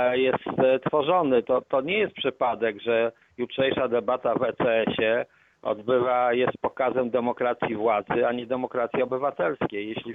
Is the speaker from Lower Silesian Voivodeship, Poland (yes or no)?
no; Gdańsk, Pomeranian Voivodeship, Poland; zresztą ja też z Gdańska.